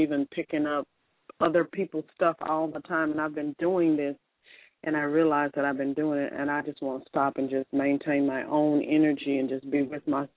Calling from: Memphis, Tennessee, United States; I'm calling from Memphis.

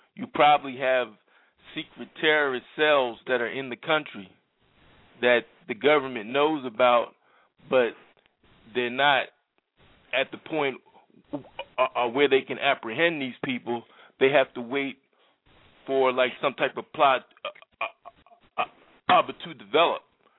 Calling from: Philadelphia, Pennsylvania, United States; Yeah, I'm calling from Philadelphia. Sometimes I don't call in because I have an ethnic sounding voice

